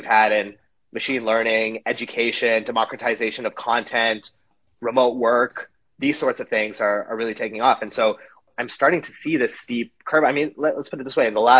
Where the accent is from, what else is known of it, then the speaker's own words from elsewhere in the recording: Canada; I'm Canadian, even though I'm in Panama right now.